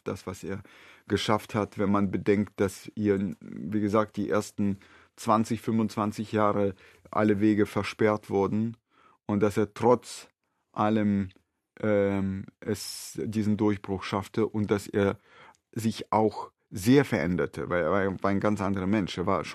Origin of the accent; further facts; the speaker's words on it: Moscow, Russia; stamme aus einer Familie der ukrainischen Juden. Ich bin zwar selber in Moskau groß geworden, aber auf beiden Seiten, auf väterlicher und mütterlicherseits, waren das alles Juden und alles Juden aus der Ukraine.